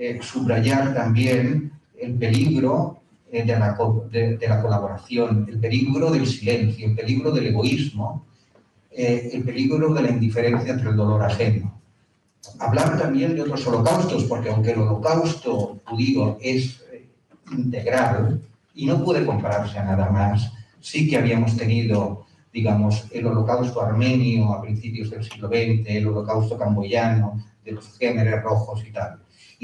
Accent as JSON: {"language": "Spanish", "country": "Spain", "said": "Y yo, como español, no lo había vivido"}